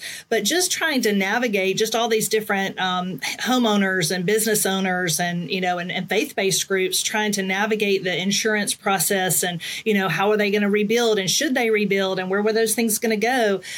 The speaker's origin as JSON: {"language": "English", "town": "Tuscaloosa", "region": "Alabama", "country": "United States", "tie": "born or raised there", "said": "It was a super outbreak, and I grew up in Tuscaloosa."}